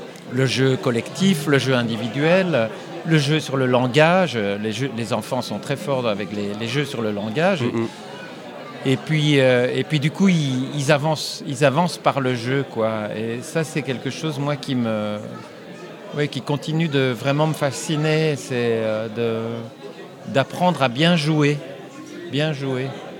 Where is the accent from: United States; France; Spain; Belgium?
Belgium; Brussels; Il y a évidemment la partie francophone, d'où on pourrait dire que je viens, puisque je suis bruxellois d'origine